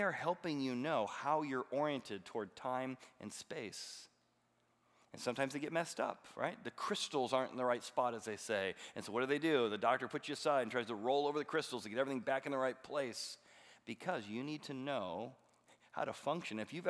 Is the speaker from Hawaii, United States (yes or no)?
no; Illinois, United States; I grew up in Illinois. We have a lot of ears of corn.